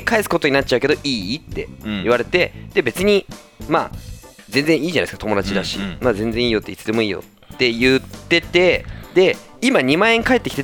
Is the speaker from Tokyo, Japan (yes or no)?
no; Osaka, Japan; 本当にしばき回して俺の地元の大阪でボコボコにしてやろうかなと